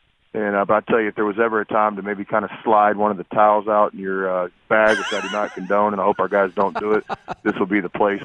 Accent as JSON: {"language": "English", "town": "Irving", "region": "Texas", "country": "United States", "tie": "born or raised there", "said": "I grew up in Irving, which is right next to Dallas"}